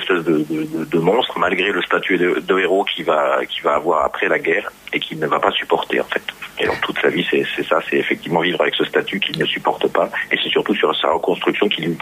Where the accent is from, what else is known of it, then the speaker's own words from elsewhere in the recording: Bar-le-Duc, Grand Est, France; je suis Lorrain et que j'ai longtemps habité juste en dessous de Verdun, à Bar-le-Duc. Donc, c'était la base arrière de Verdun.